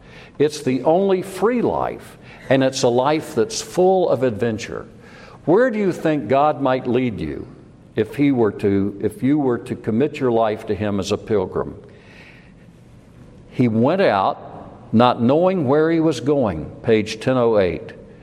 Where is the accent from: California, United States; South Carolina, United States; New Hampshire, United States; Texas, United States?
South Carolina, United States; When I think about the world that I was raised in South Carolina, I wonder how much of it is still there.